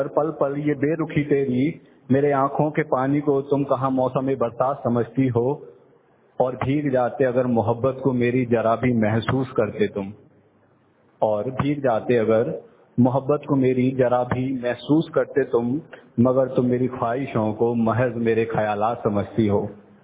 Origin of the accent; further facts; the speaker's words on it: Kolar, Karnataka, India; मैं कोलार से हूँ